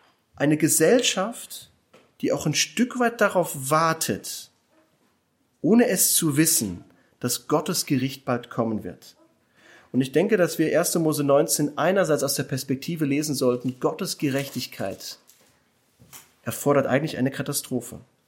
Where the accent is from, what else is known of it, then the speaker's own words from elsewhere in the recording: Hesse, Germany; ich komme ja aus Hessen